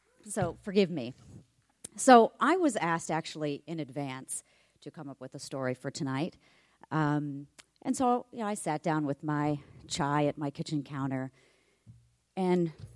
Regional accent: Midwest, United States; And growing up in the Midwest where I grew up, laying out and tanning by the pool was an after-school and weekend activity of all of my friends.

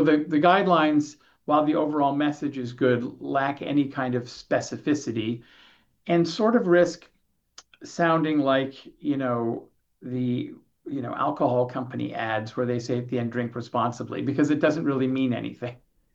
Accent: Boston, Massachusetts, United States; now in Victoria, Canada; I'm out here in Victoria, British Columbia, but I'm from the Boston area.

